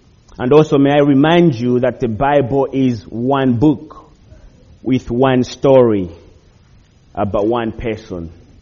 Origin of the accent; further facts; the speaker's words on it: United Kingdom; of course, we are British, so we have to complain about the weather.